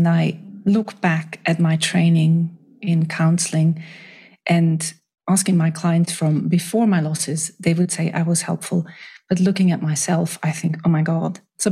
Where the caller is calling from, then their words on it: Switzerland; I'm joining from Switzerland.